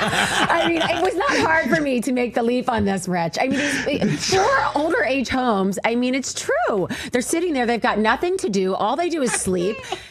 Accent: Cherry Hill, New Jersey, United States; I was with my mom, and you know, I grew up in Cherry Hill, which is 10 minutes from Philly.

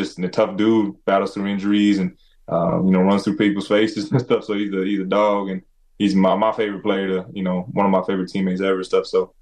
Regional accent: Idaho, United States; So I come from the Nez Perce Reservation. That's where my people from. Both my parents grew up on the reservation.

